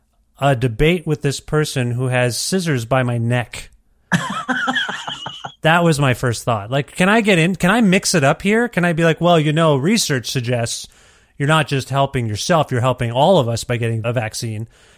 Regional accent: Canada; I was just more astounded that as a Canadian, you didn't even ask me how I was doing.

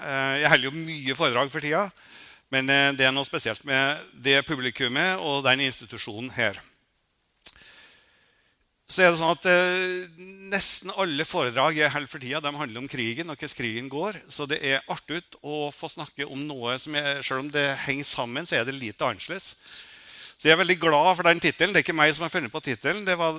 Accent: Røros, Trøndelag, Norway; now in Oslo, Norway; jeg kommer fra Røros, og når jeg kom til Oslo så visste det seg at det var ganske store kulturelle forskjeller inn I Norge også.

